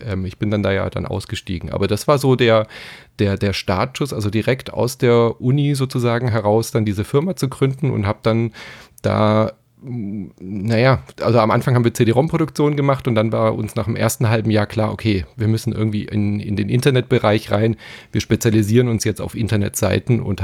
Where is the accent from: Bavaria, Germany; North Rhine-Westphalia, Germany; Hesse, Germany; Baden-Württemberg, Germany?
Baden-Württemberg, Germany; Stuttgart; ich bin ja in Stuttgart aufgewachsen